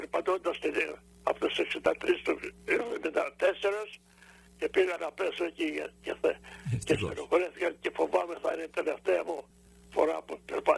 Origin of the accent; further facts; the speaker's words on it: Western Greece, Greece; Κατάγομαι από την Αγία Βλαχέρα Βρετανίας, είναι κοντά στο νομό Ετωλοκαρδανίας, ο ποταμός μας χωρίζει τα χωριά.